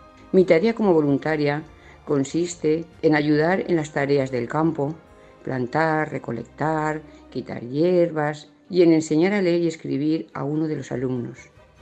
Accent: Chelva, Valencian Community, Spain; tengo 64 años y soy de Chelva, un pequeño pueblo de la comarca de Los Serranos.

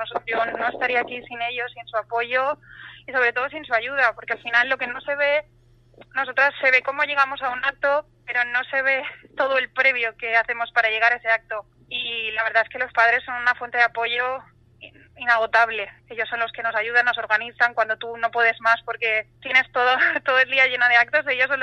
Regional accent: Valencian Community, Spain; nosotros seguimos siendo valencianas, nos gusta vestirnos

